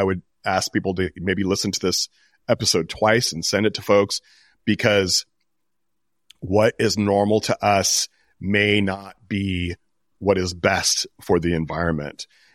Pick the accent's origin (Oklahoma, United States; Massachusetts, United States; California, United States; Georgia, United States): California, United States; And you know, growing up in the Bay Area of California gave me a lot of unique perspectives on several different fronts.